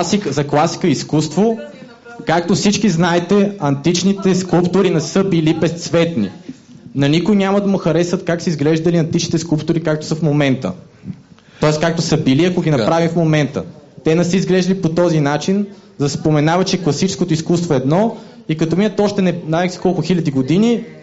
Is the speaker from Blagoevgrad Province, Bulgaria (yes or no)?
no; Sofia, Sofia City, Bulgaria; И съм на 27 години от София. Израснал съм в НДК, от двете страни на паметника.